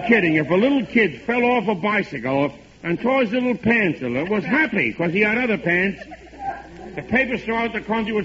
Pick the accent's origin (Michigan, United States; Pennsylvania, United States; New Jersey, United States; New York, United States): New York, United States; Buffalo; Buffalo, New York.